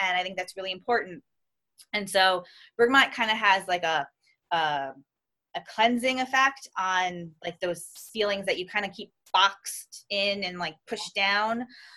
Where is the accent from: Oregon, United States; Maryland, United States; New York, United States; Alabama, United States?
New York, United States; yeah, I'm New Yorker.